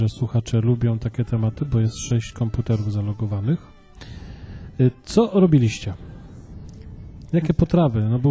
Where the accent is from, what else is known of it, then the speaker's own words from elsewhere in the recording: Pomeranian Voivodeship, Poland; Ja pochodzę właściwie tak trochę z Kaszub i tam też bigos mieliśmy